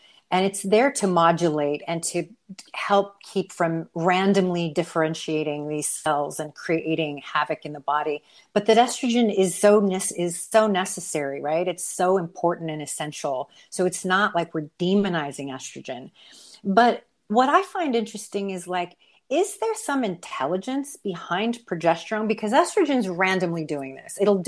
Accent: El Paso, Texas, United States; born there; I was born in El Paso, and I'm not taking it.

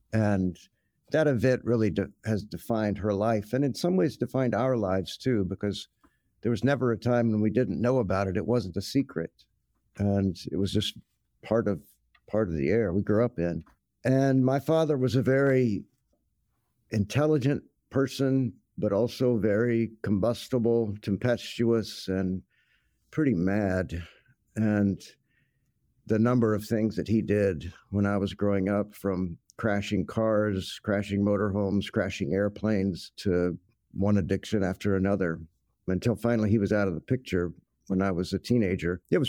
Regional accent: Snyder, Texas, United States; Yeah, I grew up in West Texas, a little town called Snyder. We moved there when I was a kid, probably 8 or 9.

